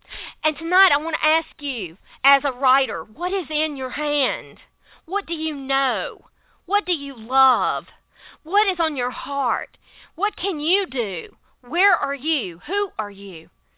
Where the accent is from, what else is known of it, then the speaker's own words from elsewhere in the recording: Laurel, Mississippi, United States; accent: southern; I know I've got a pitifully southern accent. For heaven's sake, I grew up in Mississippi. You don't get any more southern than 90 miles from the coast living in Laurel, Mississippi.